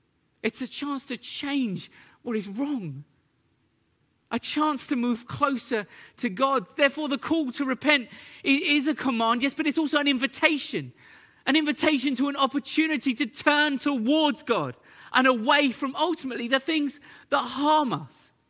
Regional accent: East of England, United Kingdom; Which I could say I'm from Essex and I know the pain of telling people you're from Essex.

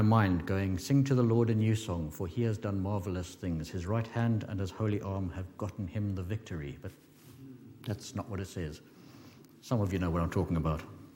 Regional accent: Zimbabwe; I remember many years ago when I was growing up in Zimbabwe. It was at the time primarily a farming community.

